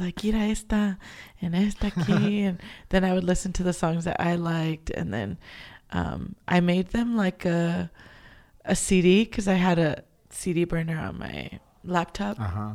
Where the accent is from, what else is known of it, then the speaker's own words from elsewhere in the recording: California, United States; Well, when I was, because I grew up in the Bay Area, when I was playing in bands in San Francisco and Oakland, my band members were all not Latinos.